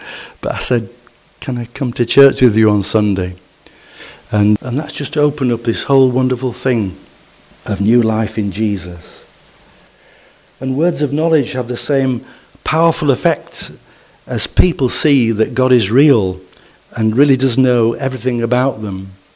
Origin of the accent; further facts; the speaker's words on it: United Kingdom; But being British, you know, we don't like to cause a fuss or stand out, do we?